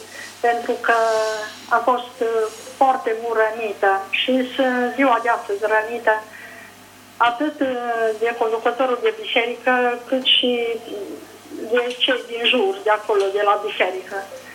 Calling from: Cluj-Napoca, Cluj County, Romania; Sunt de la Cluj, cred că vi s-a spus.

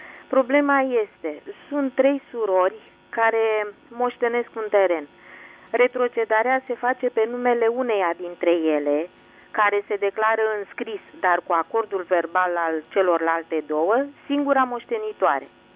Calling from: Bucharest, Romania; din București

